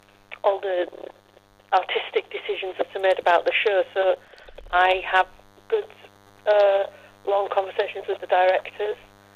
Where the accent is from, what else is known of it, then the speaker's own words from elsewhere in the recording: Sowerby Bridge, Yorkshire and the Humber, United Kingdom; I grew up in Sorby Bridge. Well, I grew up in a little place called Kebroyd, which is between Rippendin and Sorby Bridge, and I went to Sorby Bridge Grammar School. But Halifax was the nearest big town.